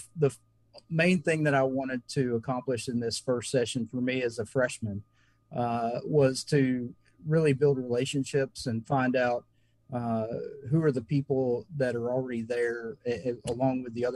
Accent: Dickson, Tennessee, United States; It reminds me a lot of the area that I grew up in here in Dixon, Southern Dixon County and Northeast Hickman County before Nashville started taking off and growing and becoming more and more populated.

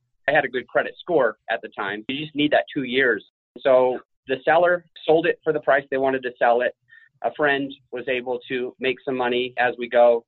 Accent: Utah, United States; I come from Utah

